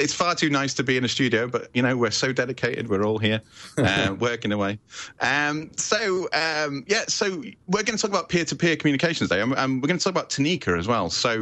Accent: Liverpool, North West England, United Kingdom; He's going to be in Liverpool, which is my hometown, tomorrow, so that should be fun.

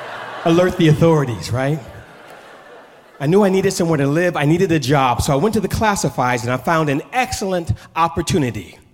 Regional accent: Oakland, California, United States; I grew up on East 14th in Oakland, California.

